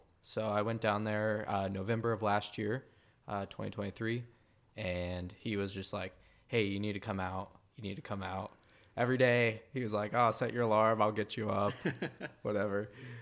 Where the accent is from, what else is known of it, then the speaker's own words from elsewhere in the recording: Idaho, United States; they didn't like pay attention to anything else except for that I was from Idaho.